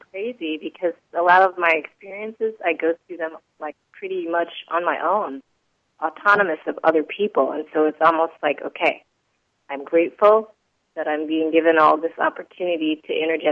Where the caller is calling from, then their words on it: San Diego, California, United States; I'm calling from San Diego, California.